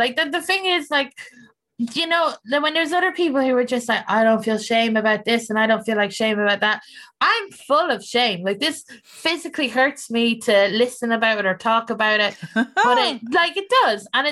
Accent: Ireland; because I'm Irish and friends Scottish and we do a lot of our stuff is like local references

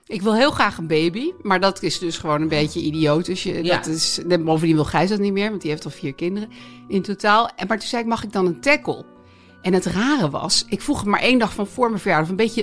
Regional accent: Overveen, North Holland, Netherlands; also born or lived in Haarlem; Nou ja, we woonden in Overveen. Dat was een soort van dorpje naast Haarlem.

